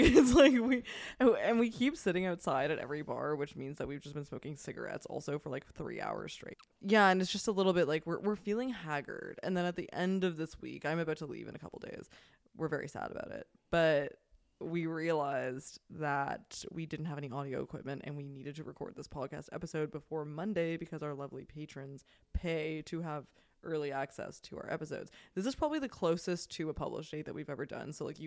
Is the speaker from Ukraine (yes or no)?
no; Canada; now in United States; Because I am Canadian, and so I feel a little overwhelmed by that social fear, I guess. A little aware of myself. I have actually felt like since living in the States, I've gotten louder.